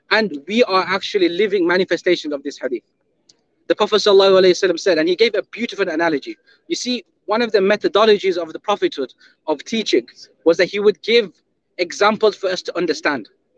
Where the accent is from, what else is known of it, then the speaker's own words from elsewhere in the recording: United Kingdom; As you can tell, I'm not from Australia or the US, I'm from the UK.